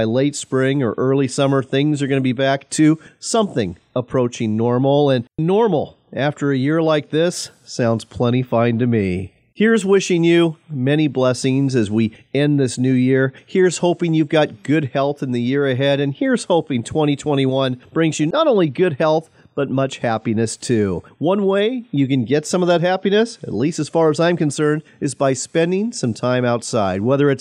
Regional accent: Washington, United States; And in my home state of Washington, they went further than that.

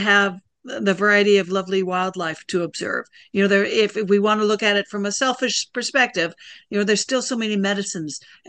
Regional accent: Montana, United States; I'm originally from Montana. I'm not sure if we have them or not.

